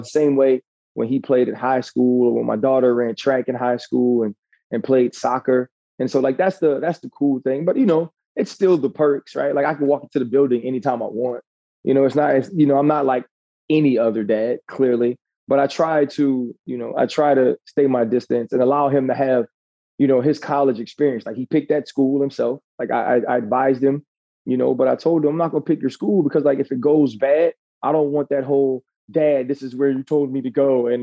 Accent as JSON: {"language": "English", "region": "Louisiana", "country": "United States", "said": "But I'm from Louisiana. So it was like you could wear a jacket like twice a year, you know."}